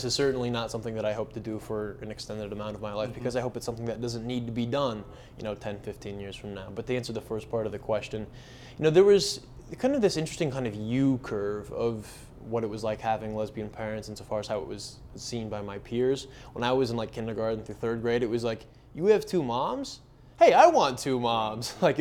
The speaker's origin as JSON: {"language": "English", "town": "Iowa City", "region": "Iowa", "country": "United States", "tie": "born or raised there", "said": "It's a little bit less true for me growing up in Iowa City, which is a more progressive community than Grinnell."}